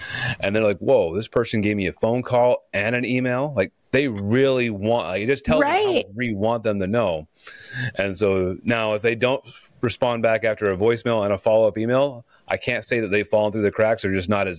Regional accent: Idaho, United States; It's helpful for me that I'm actually from Idaho originally.

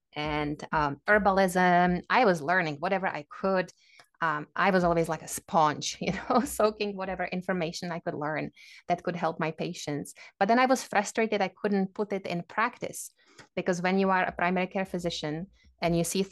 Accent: Liberec, Liberec Region, Czechia; also born or lived in Prague; No, I grew up in Liberec, which is about an hour north of Prague.

